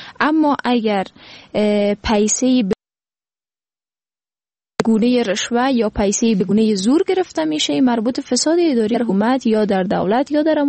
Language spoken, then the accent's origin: Persian; Afghanistan; ما به عنوان یک فرد، به عنوان یک افغان به ای باور هستم